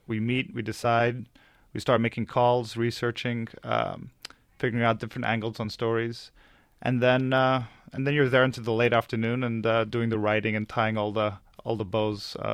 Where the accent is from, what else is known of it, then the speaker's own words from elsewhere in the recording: Egypt; Now, I grew up in Egypt, and I go there every year.